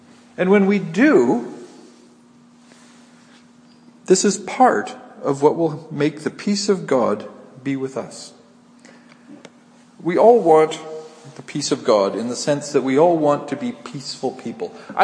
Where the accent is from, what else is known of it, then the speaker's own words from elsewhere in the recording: Alberta, Canada; I grew up in Alberta. I'd like to blame the whole province of Alberta.